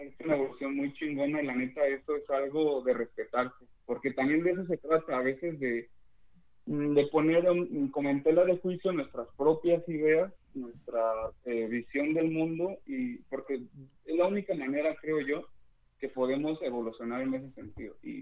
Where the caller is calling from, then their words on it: Morelia, Michoacán, Mexico; de Morelia, le estoy hablando.